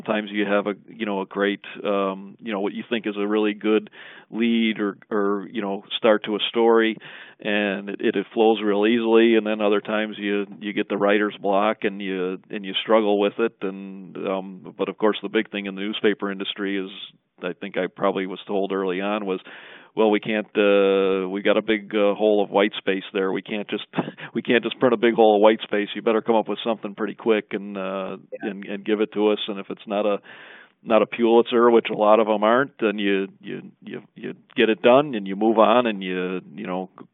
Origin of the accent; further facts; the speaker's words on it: Chicago, Illinois, United States; I remember growing up in the Chicago area and, you know, you'd look at the Sun-Times